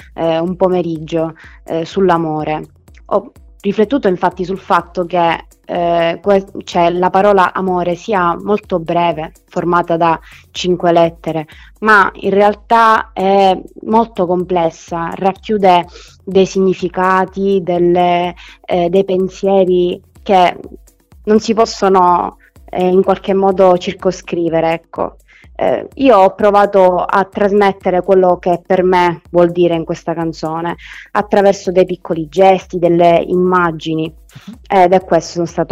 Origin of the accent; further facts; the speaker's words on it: Montemaggiore Belsito, Sicily, Italy; Il mio paese si chiama Montemaggiore Belsito, in provincia di Palermo, ed è comunque un paesino davvero piccolo di 3.000 abitanti ed è circondato da paesaggi bellissimi